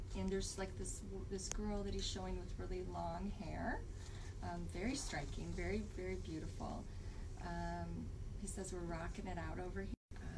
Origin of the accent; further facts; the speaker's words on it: Detroit, Michigan, United States; because I'm from Detroit and she's from Detroit.